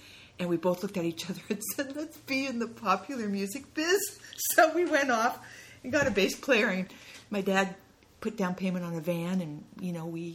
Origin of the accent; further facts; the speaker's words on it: Renton, Washington, United States; I grew up in Renton in South Seattle.